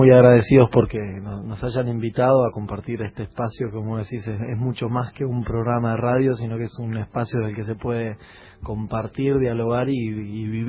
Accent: Buenos Aires, Argentina; nosotros somos de Buenos Aires, todos los que estamos acá.

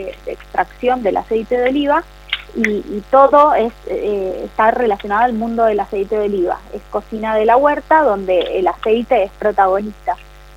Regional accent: Mendoza, Argentina; que como mendocinos no debemos perdernos pasar, visitarla

